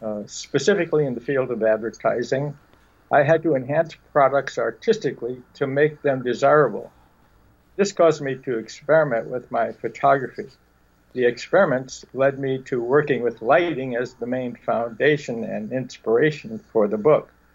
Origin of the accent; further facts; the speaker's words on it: Milwaukee, Wisconsin, United States; the way it all started was my hometown was Milwaukee, Wisconsin.